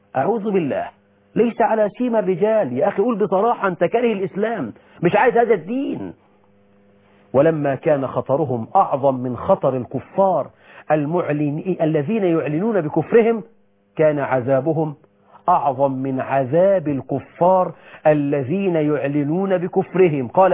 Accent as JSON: {"language": "Arabic", "country": "Egypt", "said": "بلدنا مصر"}